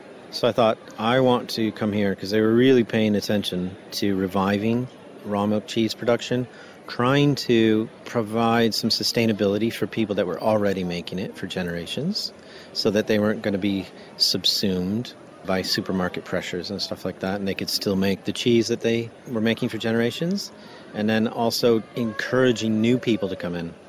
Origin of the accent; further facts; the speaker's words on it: United States; now in Netherlands; I started cheesemaking as an American living in Holland, making Greek cheese for a Turk.